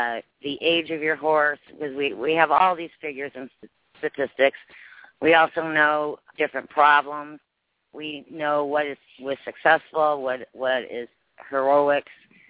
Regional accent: Ohio, United States; And I'm from Ohio

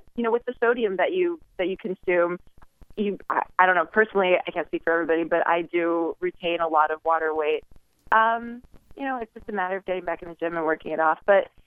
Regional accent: New York, United States; now in Las Vegas, United States; while I'm originally from New York

